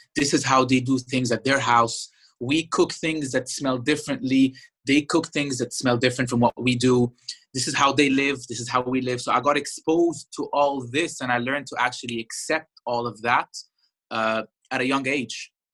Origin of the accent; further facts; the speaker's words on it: Doha, Qatar; now in Egypt; I grew up in Qatar, Doha, during the late 80s and the 90s. I went to the French school there, Lycée Français de Doha. Then when I came to Egypt in 96, I went to LFC, Lycée Français du Caire